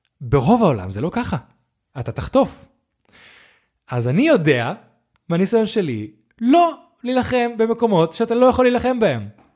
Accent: Spain; האמת שגם זה משהו מאיך שגדלתי בספרד, תמיד הקטע של לדבר עברית זה היה משהו קצת עקרוני.

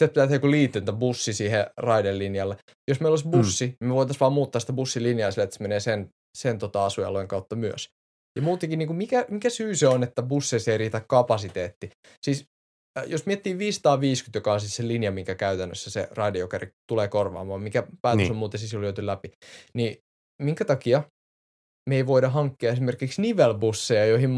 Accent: Helsinki, Uusimaa, Finland; born there; Mä oon syntynyt Helsingissä kuitenkin.

